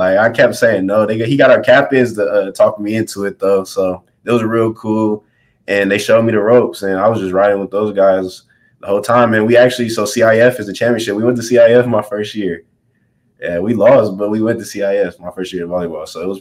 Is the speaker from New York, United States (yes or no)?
no; California, United States; So I'm from Southern California. So we have males volleyball.